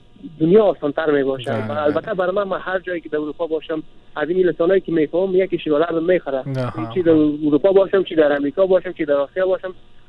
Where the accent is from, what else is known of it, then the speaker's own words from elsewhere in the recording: Afghanistan; افغانستان وطنم است.